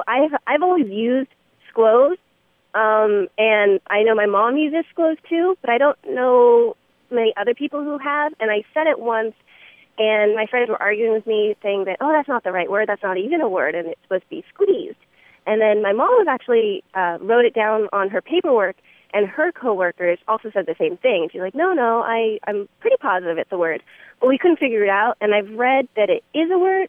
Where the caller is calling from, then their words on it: San Diego, California, United States; Yeah. San Diego.